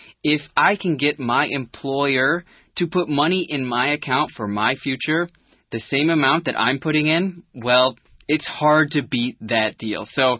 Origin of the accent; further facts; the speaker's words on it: United States; Well, as an American, I know a little bit about 401ks already.